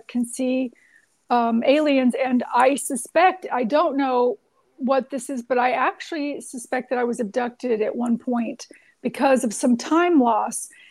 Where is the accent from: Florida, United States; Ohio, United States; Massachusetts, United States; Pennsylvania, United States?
Florida, United States; I grew up near Disney World, so I totally get what you're saying.